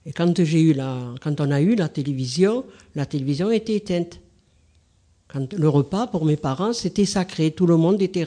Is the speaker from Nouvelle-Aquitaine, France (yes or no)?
yes; Bordeaux, Nouvelle-Aquitaine, France; born there; moi je suis né à Bordeaux, à Saint-Bruno.